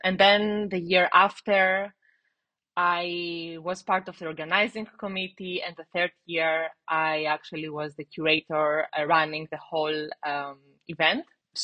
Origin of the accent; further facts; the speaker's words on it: Greece; English is a second language; now in Berlin, Delaware, United States; I'm coming from Greece, and the last 5 years I live in Berlin